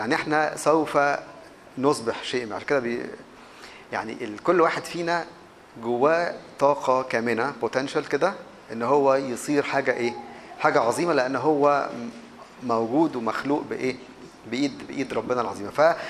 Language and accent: Arabic; Egypt; عندنا في مصر في وكالة البلح الخردة دي.